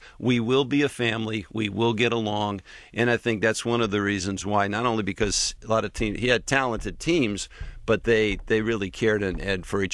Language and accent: English; Detroit, Michigan, United States; Growing up in Detroit, I always dreamt of playing for the Tigers.